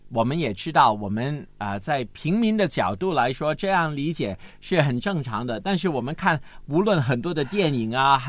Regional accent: China; 所以就是我们中国人说的吗

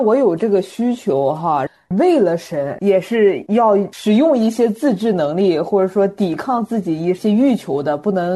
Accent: China; 虽然我们中国人他比较含蓄啊

